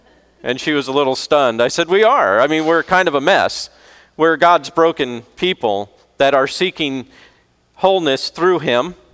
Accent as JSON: {"language": "English", "region": "Florida", "country": "United States", "tie": "born or raised there", "said": "Yeah, I grew up in Florida. Irishman in Florida."}